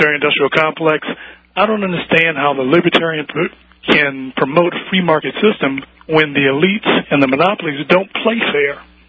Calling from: Virginia, United States; Virginia.

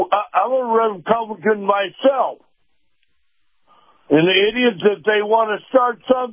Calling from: Sandusky, Michigan, United States; from Sandusky, Michigan.

